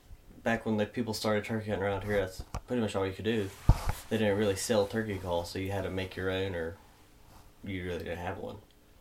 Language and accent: English; Ravenswood, West Virginia, United States; from Ravenswood, West Virginia. I'm 20 years old, and we're in my lathe shop.